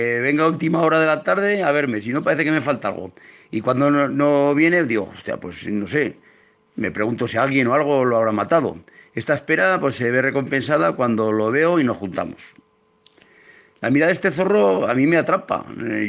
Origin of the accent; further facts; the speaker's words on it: Aragon, Spain; born there; 65 años, soy natural de un pueblecito de la provincia de Teruel llamado Tornos. Está situado en la comarca del Jiloca y es uno de los pueblos de ahí del entorno de la Laguna de Gallocanta.